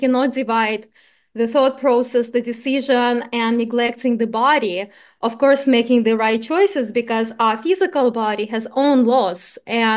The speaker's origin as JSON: {"language": "English", "region": "Crimea", "country": "Ukraine", "tie": "born or raised there", "said": "originally, as you said, I was born and raised in Crimea in a medical family."}